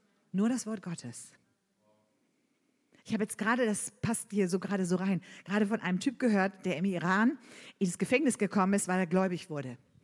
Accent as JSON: {"language": "German", "region": "Hamburg", "country": "Germany", "said": "Ich als Hamburgerin komme aus einer guten Familie, aus einer wohlhabenden Familie"}